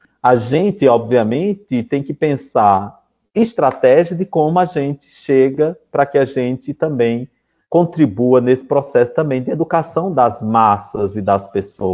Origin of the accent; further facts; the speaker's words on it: Pernambuco, Brazil; na minha região, que eu venho lá de Pernambuco.